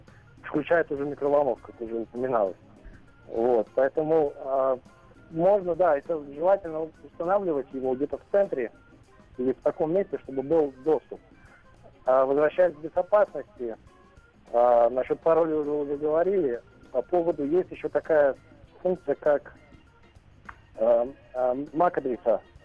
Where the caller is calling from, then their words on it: Las Vegas, Nevada, United States; я из Лас-Вегаса к вам звоню.